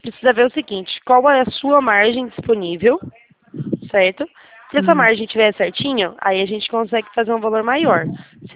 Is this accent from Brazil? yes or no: yes; Campinas, São Paulo, Brazil; eu sou de Campinas, interior de São Paulo.